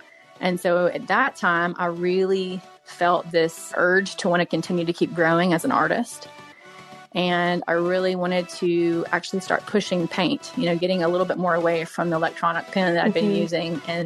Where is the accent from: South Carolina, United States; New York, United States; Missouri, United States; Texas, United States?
South Carolina, United States; Charleston; And even looking back, like even growing up in Charleston, you know, like so much of that influenced the artist that I am